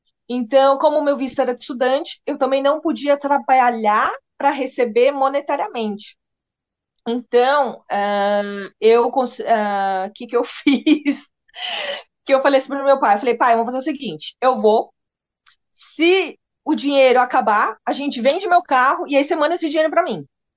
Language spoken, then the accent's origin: Portuguese; São Paulo, Brazil; moved away as an adult; also born or lived in Caxias do Sul; now in New Zealand; a gente mudou de São Paulo para Caxias do Sul, que é no Rio Grande do Sul. Então a gente já foi fugindo da muvuca, né, de São Paulo.